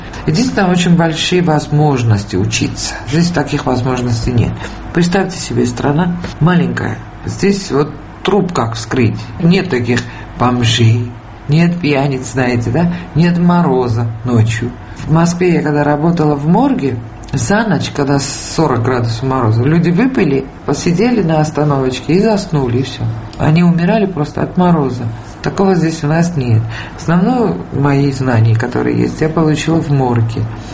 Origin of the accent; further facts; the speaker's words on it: Georgia; moved away as an adult; now in Moscow, Russia; Я почему уехала из Грузии